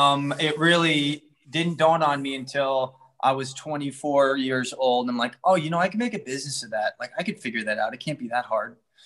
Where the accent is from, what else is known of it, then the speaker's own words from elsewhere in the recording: Hicksville, New York, United States; now in New York, United States; Obviously, I'm like from Hicksville, upstate New York. So I was like, I'm all about this.